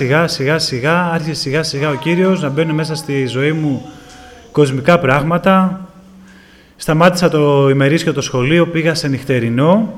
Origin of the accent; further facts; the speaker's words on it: Athens, Attica, Greece; also born or lived in Agrinio; Εγώ γεννήθηκα στο Αγρίνιο το 1978. Σε ηλικία 2 χρονών ήρθαμε στην Αθήνα οικογενειακώς.